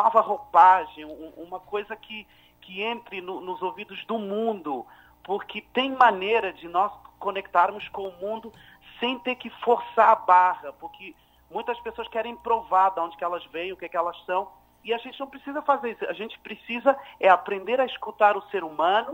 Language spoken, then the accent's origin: Portuguese; Cape Verde; eu sou cabo-verdiano